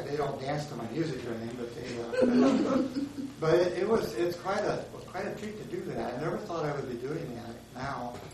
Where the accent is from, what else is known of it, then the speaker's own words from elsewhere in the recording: Illinois, United States; I'm not from Minnesota, but I'm from Illinois.